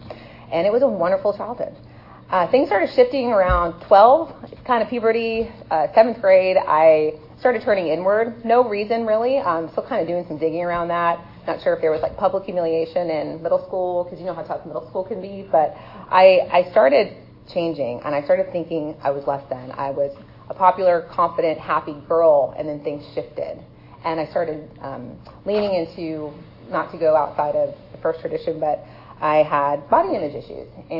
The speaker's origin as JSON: {"language": "English", "town": "Atlanta", "region": "Georgia", "country": "United States", "tie": "born or raised there", "said": "I'm from Atlanta, born and raised right here in the city, down by the Emory area, not too far from here."}